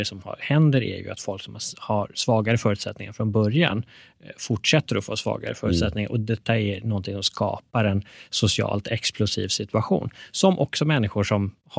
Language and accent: Swedish; Stockholm, Stockholm County, Sweden; Vet jag är uppvuxen i Tensta och Rinkeby.